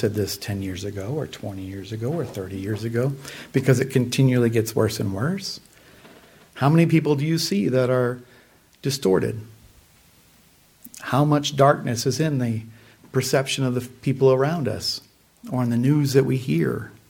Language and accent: English; Midwest, United States; This reminds me of something from my childhood growing up in the Midwest. We have something there called humidity that you don't really have too much out here.